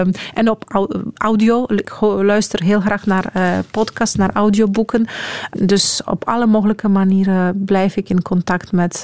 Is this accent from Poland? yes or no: yes; Poland; Dutch is a second language; want als Poolse, wij geloven enorm in die coexistentie van levenden en doden.